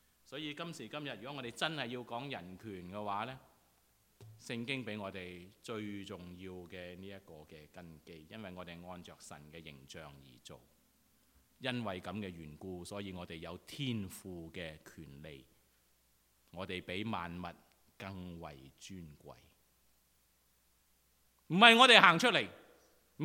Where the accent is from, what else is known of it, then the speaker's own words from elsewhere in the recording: China; 我们中国人最容易，最爱听，是吧？